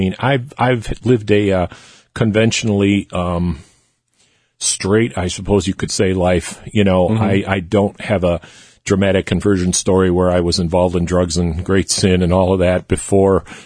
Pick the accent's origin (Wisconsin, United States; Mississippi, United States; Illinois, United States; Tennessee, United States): Wisconsin, United States; I'm a cradle Catholic. I was born in Wisconsin. I grew up there, attended school there.